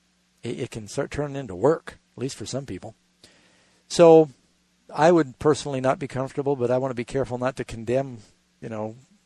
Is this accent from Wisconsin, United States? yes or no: no; New York City, New York, United States; when I grew up in New York City and we had a block party